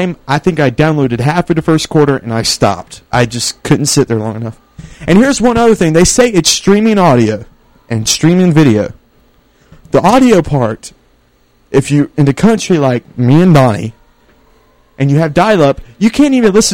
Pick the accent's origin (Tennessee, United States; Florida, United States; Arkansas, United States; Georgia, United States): Georgia, United States; I mean, I grew up in Miller County, even though I went to a Bainbridge school. I grew up in Miller County.